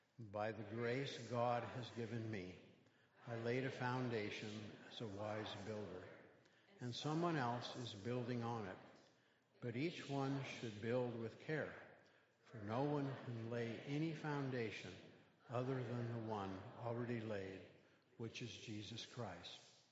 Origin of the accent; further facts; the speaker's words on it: California, United States; the church I grew up in the San Joaquin Valley. It was a traditional church, a Mennonite church, believe it or not